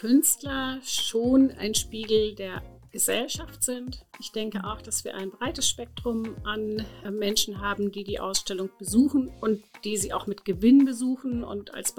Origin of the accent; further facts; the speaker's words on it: Schleswig-Holstein, Germany; Also ich bin ja aufgewachsen in Schleswig-Holstein und komme aus einem sozusagen lutherischen Haus.